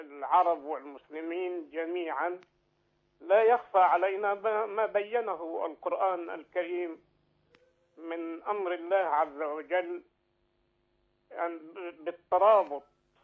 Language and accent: Arabic; Upper Egypt, Egypt; أنا طبعا مصري ومن صعيد مصر وأعرف طبيعة الناس.